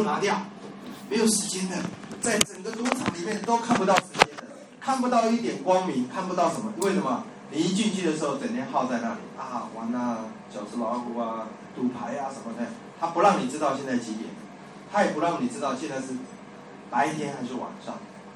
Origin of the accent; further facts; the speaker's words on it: China; 我们中国人好像对黑人有一点歧视。